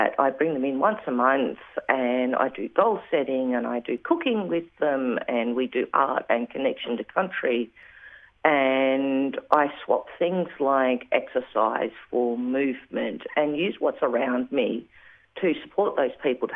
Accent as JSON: {"language": "English", "region": "Northern Territory", "country": "Australia", "said": "I came from Central Northern Territory, so where there is a lot of culture and traditional ways."}